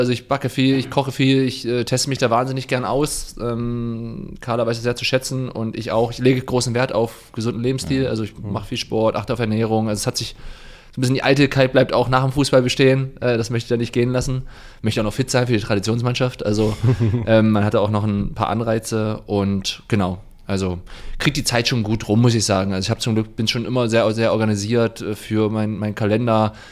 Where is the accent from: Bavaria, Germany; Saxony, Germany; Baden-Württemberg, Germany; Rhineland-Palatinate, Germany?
Baden-Württemberg, Germany; Freiburg; als Freiburger liebe ich schon Käsekuchen